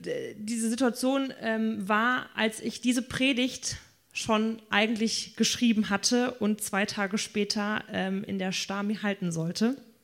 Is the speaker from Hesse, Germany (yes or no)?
yes; Hesse, Germany; born there; Ich komme ja gebürtig hier aus dem Wetteraukreis und so die Strecke Büdingen-Gießen war mir eigentlich immer bekannt